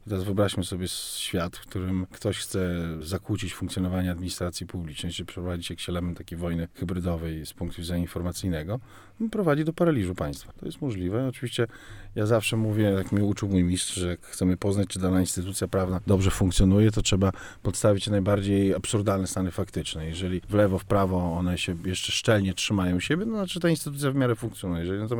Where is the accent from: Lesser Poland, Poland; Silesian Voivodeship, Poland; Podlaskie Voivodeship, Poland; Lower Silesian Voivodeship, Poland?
Podlaskie Voivodeship, Poland; Białystok; Generalnie jestem z Białegostoku